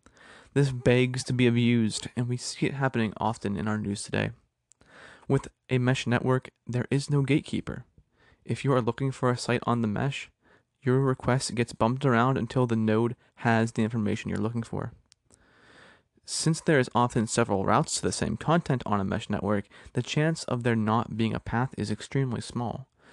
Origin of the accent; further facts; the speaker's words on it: Pennsylvania, United States; In my home state of Pennsylvania, there's a nonprofit called MetaMesh.